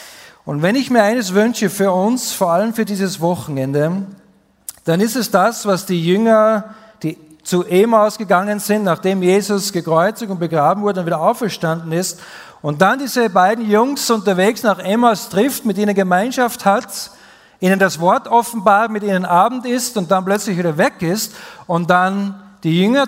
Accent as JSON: {"language": "German", "country": "Austria", "said": "Wie gesagt, ich komme aus Österreich"}